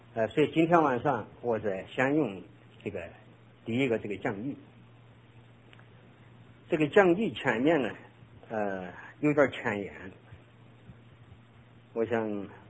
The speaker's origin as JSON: {"language": "Chinese", "country": "China", "lives_now": "United States", "said": "我们中国人来美国，不管你多年，10年也好，20年也好"}